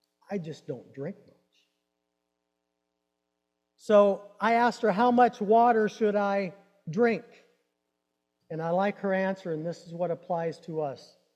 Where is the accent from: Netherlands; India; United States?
United States; Iowa; Growing up in Iowa, I loved Christmases, and I thought everybody did as well.